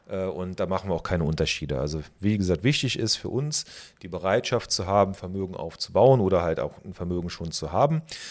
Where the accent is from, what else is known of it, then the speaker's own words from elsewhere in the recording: Rhineland-Palatinate, Germany; ich komme aus der Eifel, aus der Nähe von Bitburg, vom kleinen Dorf